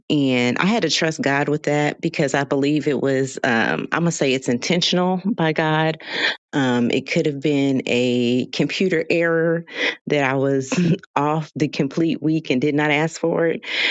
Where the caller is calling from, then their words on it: Houston, Texas, United States; So I am tapping in from Houston, Texas.